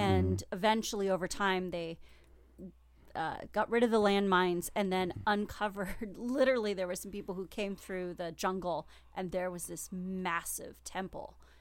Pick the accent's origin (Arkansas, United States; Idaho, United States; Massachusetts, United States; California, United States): California, United States; born there; I'm a Hawaii girl at heart. I know I was born in California, but I'm a Hawaii girl.